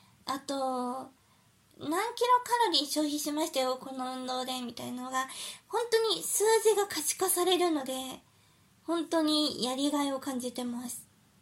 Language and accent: Japanese; Saitama, Japan; now in Chiba, Japan; 私あの埼玉出身なんですけど、あの最近千葉に引っ越しまして